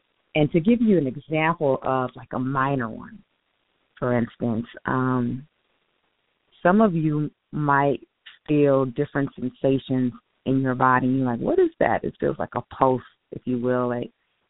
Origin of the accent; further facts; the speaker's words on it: United States; Growing up in the States, I'm accustomed to the concept that there are 7 major chakras which are located along the spine.